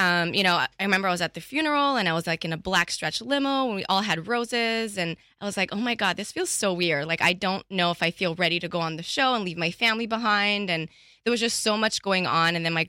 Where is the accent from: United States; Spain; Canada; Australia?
Canada; I'm Canadian and I'm no longer engaged.